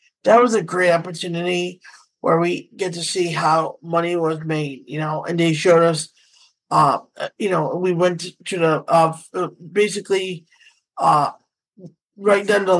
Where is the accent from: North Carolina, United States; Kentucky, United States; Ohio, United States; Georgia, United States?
Ohio, United States; Cleveland; I'm from the Cleveland area.